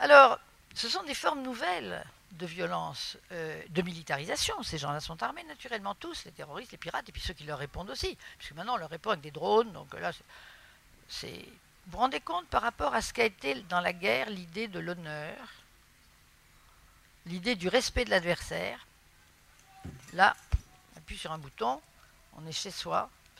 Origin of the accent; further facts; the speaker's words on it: Madagascar; born there; je suis née à Madagascar, une époque lointaine, et on faisait le voyage en bateau. Donc, on allait de Marseille à Tamatave.